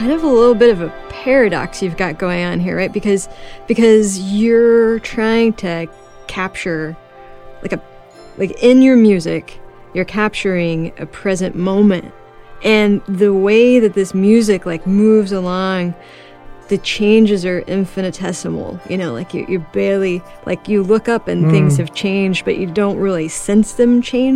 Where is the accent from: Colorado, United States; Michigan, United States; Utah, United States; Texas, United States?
Texas, United States; Houston; I came from Houston, which is, you know, it's not, I love that town, but it's not known for its natural beauty.